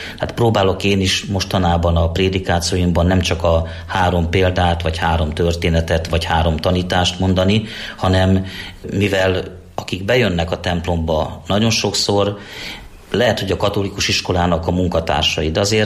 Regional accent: Sárospatak, Borsod-Abaúj-Zemplén, Hungary; Gyerekkoromban Sárospatakon

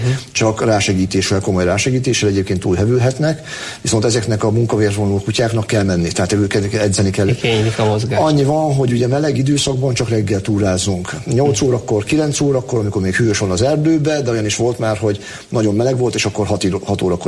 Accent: Heves, Hungary; én a Mátrában nőttem fel, mert nagymamám Sáston volt gondnok még régen, hát gyerekkoromban is ott voltunk, hogy Mátrafüredre sikerült fölköltözni

